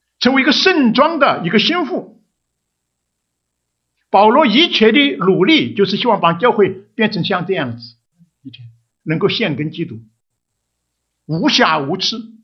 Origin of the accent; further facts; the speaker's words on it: China; 我们中国人啊，佛教比较有学问，对不对？